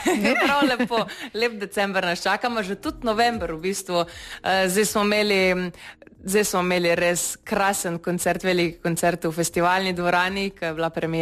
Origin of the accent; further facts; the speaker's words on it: Šentjanž, Lower Sava, Slovenia; decembra pridemo tudi v moj domači kraj tradicionalno.